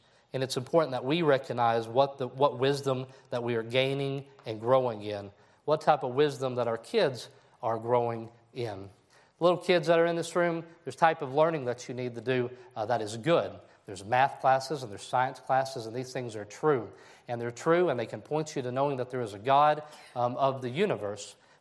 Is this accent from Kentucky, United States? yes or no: yes; Kentucky, United States; it started in my hometown of Kentucky